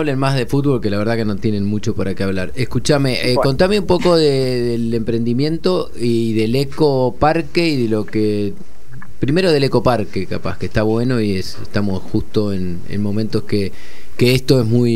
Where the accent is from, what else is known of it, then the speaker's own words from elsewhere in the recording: Argentina; Yo soy argentino.